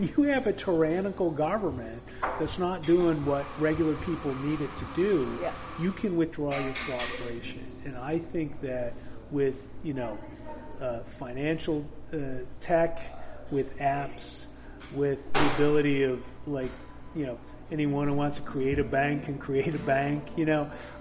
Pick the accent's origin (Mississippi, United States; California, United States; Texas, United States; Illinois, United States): Illinois, United States; And, you know, I grew up in Illinois